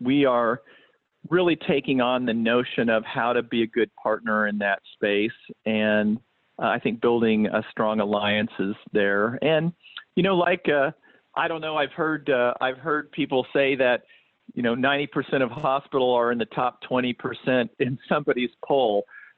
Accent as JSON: {"language": "English", "town": "Kansas City", "country": "United States", "tie": "born or raised there", "said": "And so I'm enjoying being back here, actually closer to home. I grew up in the Kansas City area."}